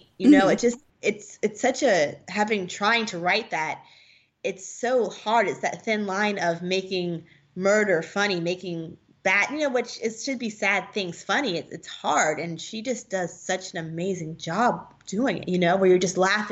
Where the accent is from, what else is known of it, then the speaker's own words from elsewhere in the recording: New Jersey, United States; And I'm from New Jersey and Stephanie Plum is from New Jersey.